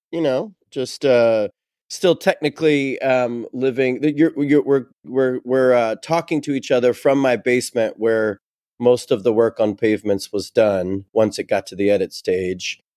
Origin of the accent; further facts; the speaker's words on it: North Carolina, United States; I grew up in North Carolina in a rural county called Union County, North Carolina.